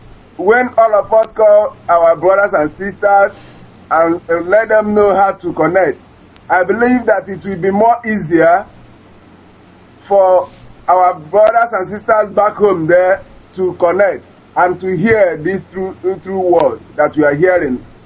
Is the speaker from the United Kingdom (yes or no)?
no; Umuesi, Imo, Nigeria; now in Ukraine; I'm calling from Ukraine. … from Umuesi in Idato South local government, Imo State in Biafra land.